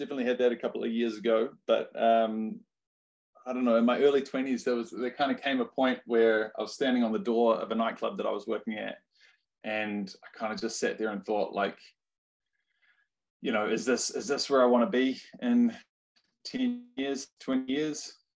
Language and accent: English; Wellington, New Zealand; I'm born and raised in Wellington, went to a public school